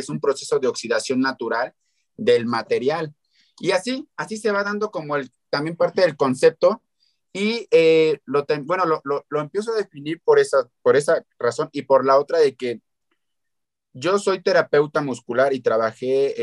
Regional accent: Iztapalapa, Mexico City, Mexico; Soy de Iztapalapa, o sea, toda mi vida he vivido aquí en Iztapalapa.

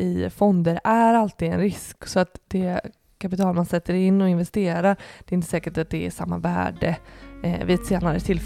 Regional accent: Västra Götaland County, Sweden; vi är ju ändå från Göteborgstrakten här nu.

